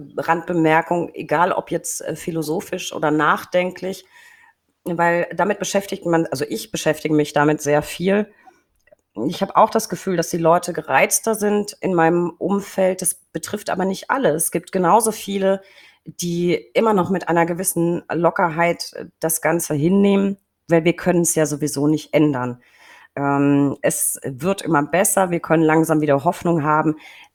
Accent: Bavaria, Germany; als Franke, der dann ein Faible hat für die fränkische Bratwurst.

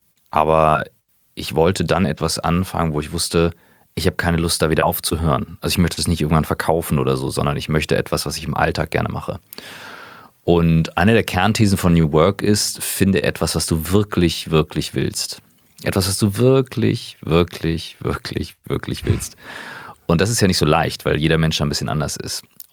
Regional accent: Kiel, Schleswig-Holstein, Germany; born there; Ich bin gebürtiger Kieler, mittlerweile 38.

